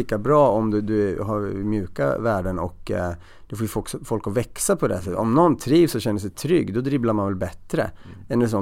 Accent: Norrköping, Östergötland, Sweden; moved away; men framförallt sen jag flyttade från Norrköping så blir det någon så här sätt att hålla kontakt med någon slags rötter eller vad det nu kan vara.

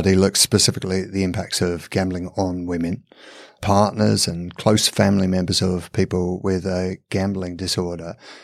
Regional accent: England, United Kingdom; I'm from England. I'm a big fan of the Premier League

